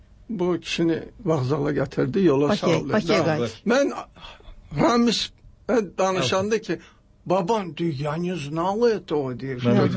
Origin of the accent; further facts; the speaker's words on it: Derbent, Dagestan, Russia; born there; accent: Dagestan; Papam da mamam itirməmişdi ləhcəsini. Mən də Dağıstan ləhcəsidir. Dərbənddə doğulmuşam.